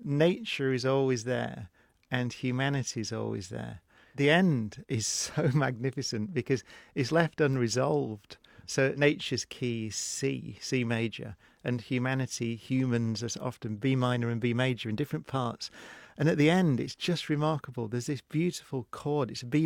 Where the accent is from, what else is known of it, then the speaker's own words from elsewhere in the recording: Oldham, North West England, United Kingdom; born there; Yes, I was born in 1968 in Oldham. It's a mill town.